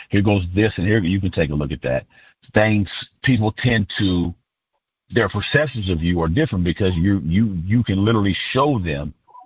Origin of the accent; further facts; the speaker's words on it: West Virginia, United States; Well, I grew up in West Virginia.